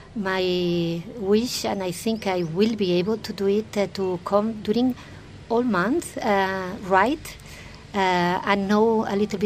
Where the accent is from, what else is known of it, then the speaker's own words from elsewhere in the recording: Spain; now in Delhi, India; No, I'm from Spain. Mm. I live in Delhi. Mm. I have been living in Delhi for 8 years.